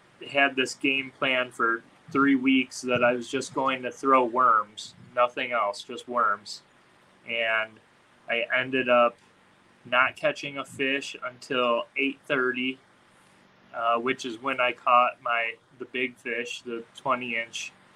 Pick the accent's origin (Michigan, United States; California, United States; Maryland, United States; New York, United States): Michigan, United States; I'm from Michigan, but yeah.